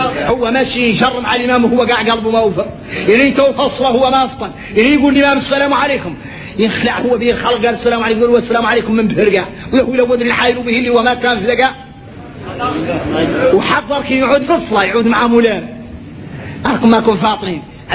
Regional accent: Mauritania; هذه هي حقيقتنا احنا موريتاني

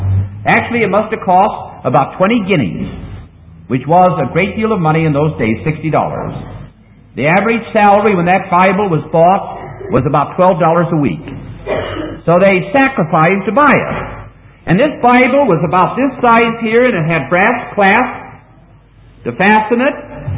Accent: Denver, Colorado, United States; Now, when I was a boy growing up in Denver, Colorado, where I was born in 1911, that's in the United States of America

